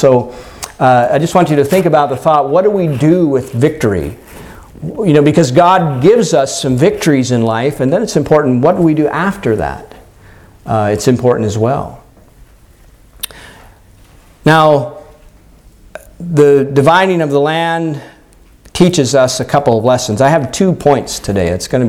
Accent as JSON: {"language": "English", "country": "United States", "tie": "born or raised there", "said": "you have to forgive me, I grew up in the United States, and the presidents of the United States that we all know from history are the ones that were in presidency during war times"}